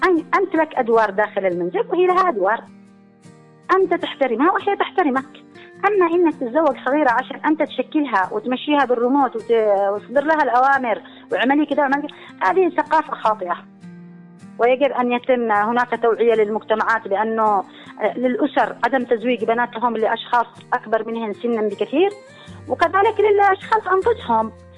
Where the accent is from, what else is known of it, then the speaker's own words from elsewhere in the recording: Yemen; والأمناء الشرعيين للأمانة في عندنا في اليمن الأمناء الشرعيين ما في